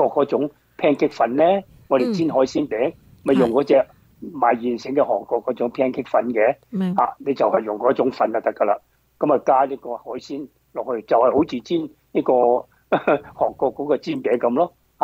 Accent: China; now in San Francisco, United States

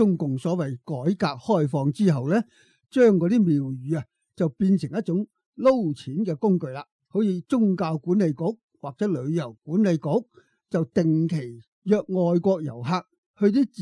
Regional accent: Australia; 嗱，我哋系澳洲人啦

